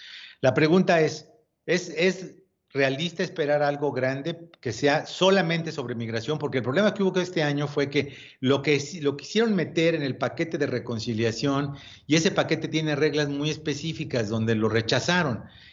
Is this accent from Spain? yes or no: no; Mexico; Yo soy residente permanente, los dos somos mexicanos